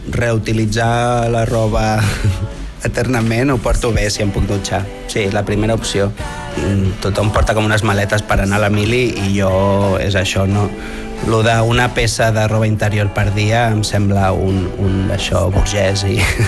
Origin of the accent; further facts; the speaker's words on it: Sant Celoni, Catalonia, Spain; perquè em queda més a prop de Sant Celoni, que és d'on soc, i així pues, sempre és més fàcil arribar a casa